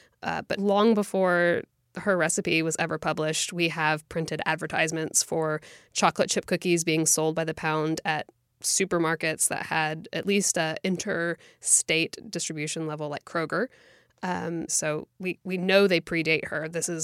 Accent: United States; taking a holistic approach to our experience of growing up in America and really trying to honor both sides of that equation

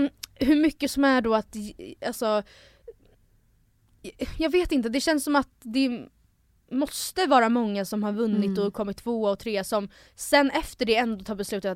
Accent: Stockholm, Stockholm County, Sweden; born there; jag är född i Stockholm men att pappa kommer ovanifrån.

